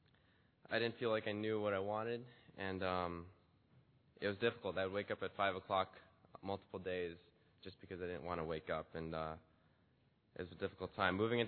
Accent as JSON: {"language": "English", "region": "California", "country": "United States", "said": "So I was a freshman from Southern California."}